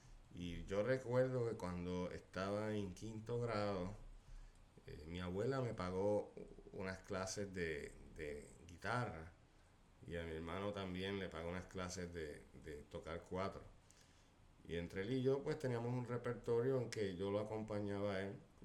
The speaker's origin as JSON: {"language": "Spanish", "town": "Hormigueros", "country": "Puerto Rico", "tie": "born or raised there", "also_born_or_lived": "Mayagüez / United States", "said": "Yo soy nacido en Mayagüez, pero crecí y me crié en Hormigueros. Eventualmente, durante mi vida adulta, viví 6 años en Estados Unidos y hace ya 17"}